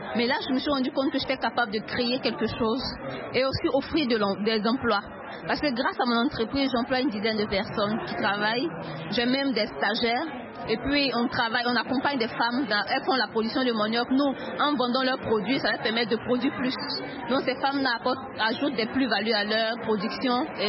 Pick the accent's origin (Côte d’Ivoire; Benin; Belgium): Côte d’Ivoire; le riz, chez nous en Côte d'Ivoire, c'est plus de 2 millions de tonnes de riz qui doit être distribué